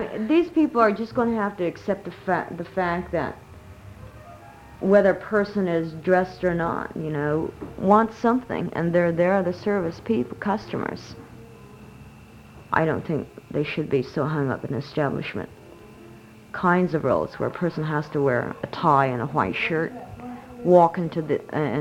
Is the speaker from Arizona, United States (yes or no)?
yes; Kayenta, Arizona, United States; now in Berkeley, United States